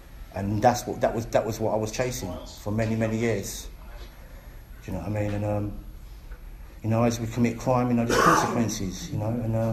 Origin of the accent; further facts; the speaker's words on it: London, United Kingdom; I grew up in East End of London on an estate, you know. I come from a good family.